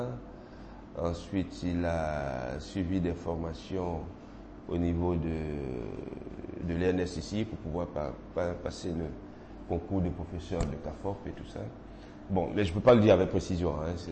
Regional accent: Côte d’Ivoire; first language Baoulé; French is a second language; Il y a le baoulé, que je parle, qui est ma langue maternelle

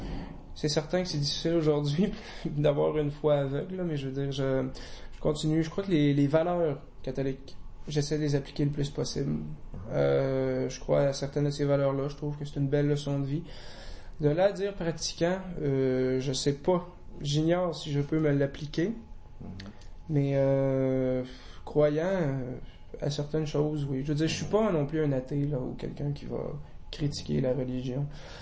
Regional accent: Sainte-Foy, Quebec, Canada; je suis né à Sainte-Foy. J'ai toujours demeuré à Sainte-Foy.

